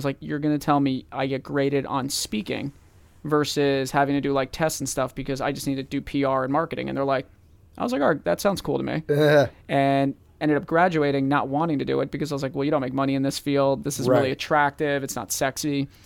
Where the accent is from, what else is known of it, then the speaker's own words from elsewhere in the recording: Florida, United States; growing up in South Florida and different stuff, you're exposed to things earlier.